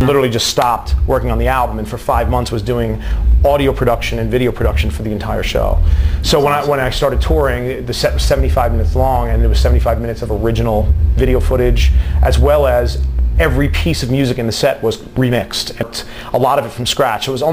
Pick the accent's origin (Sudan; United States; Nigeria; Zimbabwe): United States; New York; I'm from New York, man.